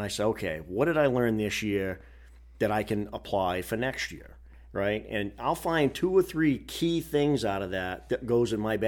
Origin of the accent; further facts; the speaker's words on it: New England, United States; you know, we're from New England, so, you know, the buck craze was, hey, it's got to be 200 pounds